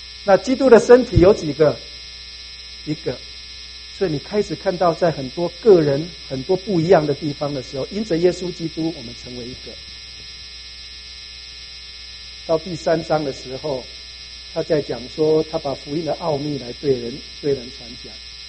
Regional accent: Taiwan; 我从台湾来，你们从中国来

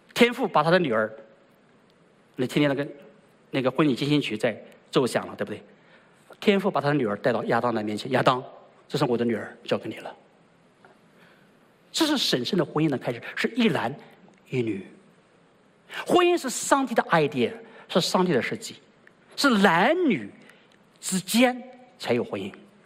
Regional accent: China; 我们中国人就有这样的智慧，什么智慧呢？

